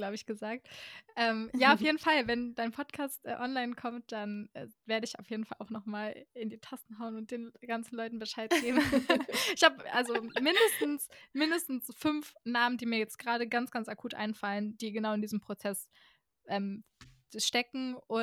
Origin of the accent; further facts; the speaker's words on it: Rhineland, Germany; Ja, ich komme ja auch aus dem Rheinland, deswegen kann ich die Karnevals-Euphorie sehr gut nachvollziehen.